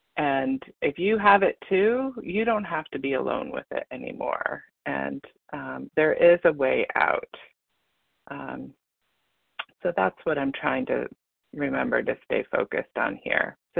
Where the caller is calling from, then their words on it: Massachusetts, United States; I'm calling from Massachusetts.